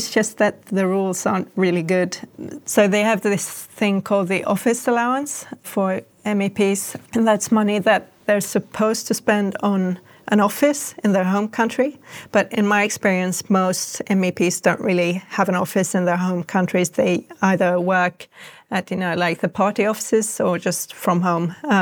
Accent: Sweden; tried to sound a little bit Danish because I didn't know if they were going to accept me if they knew I was from Sweden.

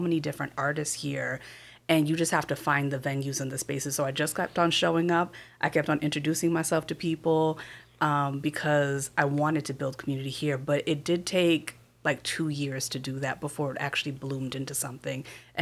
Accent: Rochester, New York, United States; also born or lived in Los Angeles; Not born, but yes, raised since I was Rochester. 2 years old.

